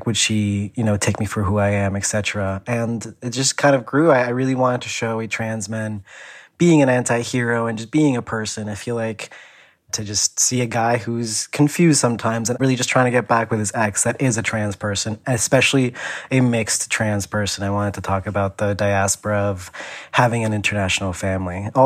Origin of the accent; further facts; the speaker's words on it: Chile; moved away; I had two parents from different countries. I met in New York. I grew up in Chile. I left my country